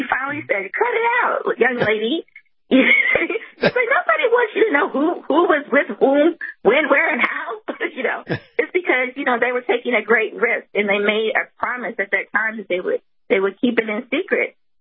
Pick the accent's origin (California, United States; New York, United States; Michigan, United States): Michigan, United States; Detroit; also born or lived in Chicago; I'm a great migration baby. I was born in Chicago. My father ran a business here. I started school in post-uprising Detroit.